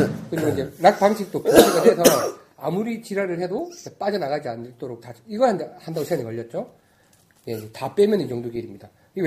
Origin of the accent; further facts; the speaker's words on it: Jeolla, South Korea; 참고로 저는 전라도입니다.